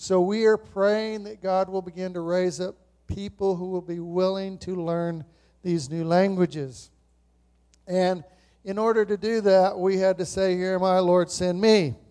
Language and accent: English; New Mexico, United States; I was born and raised in New Mexico. I was born at altitude.